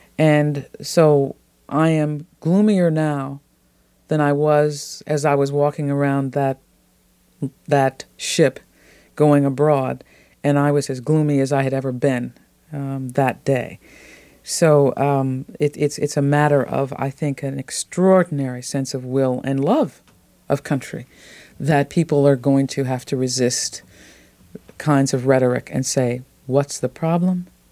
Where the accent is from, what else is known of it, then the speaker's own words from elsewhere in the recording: Midwest, United States; And so I could tell, growing up in the Middle West, all sorts of things by the glances and comments from white people.